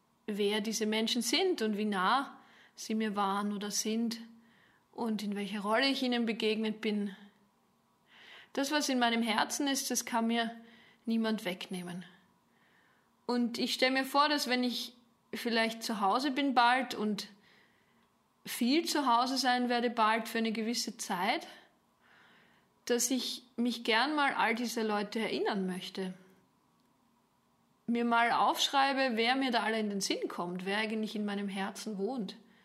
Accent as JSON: {"language": "German", "country": "Austria", "tie": "born or raised there", "said": "ich bin in Österreich aufgewachsen und meine Eltern lassen sich durchaus auch noch als Nachkriegsgeneration rechnen."}